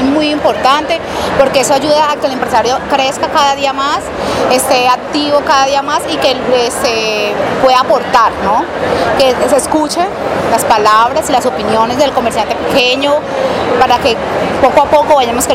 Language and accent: Spanish; Barrancabermeja, Santander, Colombia; vengo de la ciudad de Barranca Bermeja